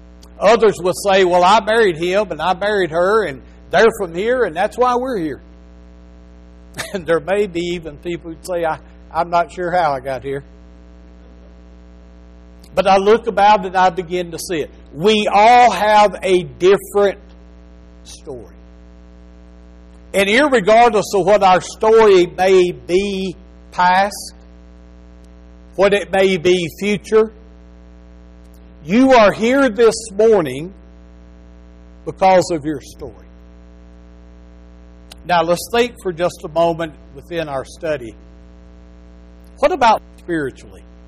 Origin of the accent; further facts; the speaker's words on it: Huntsville, Alabama, United States; I grew up in North Alabama, graduated from high school in 1978 in Huntsville, Alabama.